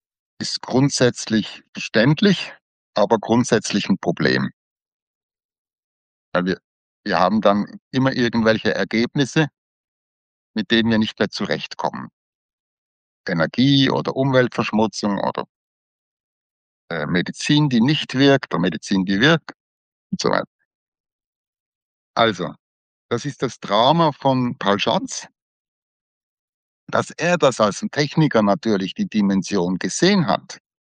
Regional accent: Basel, Basel-Stadt, Switzerland; von der Schweizer Halle, das ist ein großes Industriegebiet bei uns in Basel, wo Säure hergestellt wird und andere feine Stoffe

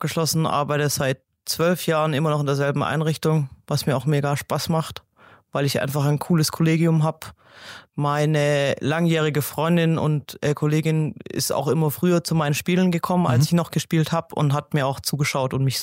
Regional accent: Stuttgart, Baden-Württemberg, Germany; Tatsächlich bin ich groß geworden in Stuttgart-Zillenbuch. Hab da 25 Jahre auch gelebt und eigentlich bin ich auf dem Sportplatz auch schon seit ich 5 bin dort groß geworden

